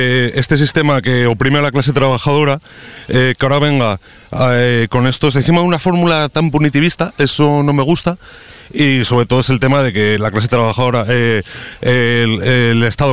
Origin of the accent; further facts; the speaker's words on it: Asturias, Spain; now in Madrid, Spain; Pues sí, yo soy de Asturias, me tuve que venir a Madrid por motivos laborales